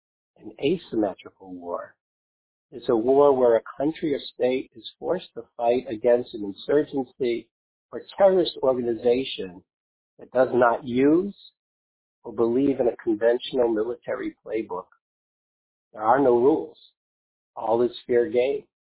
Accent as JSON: {"language": "English", "town": "Columbus", "region": "Ohio", "country": "United States", "tie": "born or raised there", "said": "a group of armed neo-Nazis paraded through the streets of my hometown in downtown Columbus."}